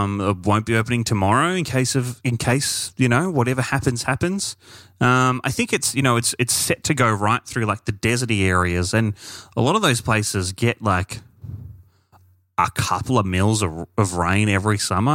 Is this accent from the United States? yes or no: no; Australia; As an Australian, we're used to bushfires.